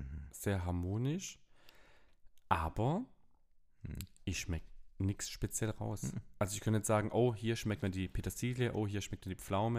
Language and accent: German; Markgröningen, Baden-Württemberg, Germany; Ich komme aus Markgröningen bei Stuttgart und cool.